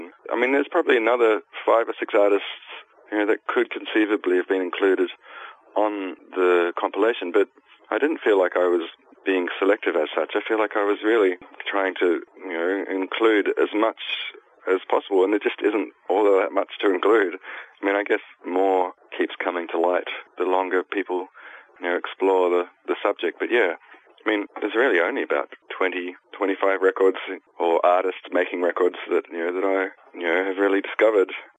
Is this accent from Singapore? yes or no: no; Perth, Western Australia, Australia; It has been going since I was a teenager in my hometown in Perth in Western Australia.